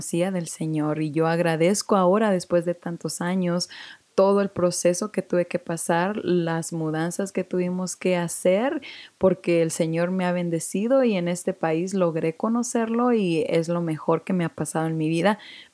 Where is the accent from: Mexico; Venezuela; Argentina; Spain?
Mexico; also born or lived in Arizona; now in United States; La primera fue cuando me vine de México para acá, y creo que esa fue la que más me dolió. Y la segunda fue cuando me mudé a Colorado de Arizona.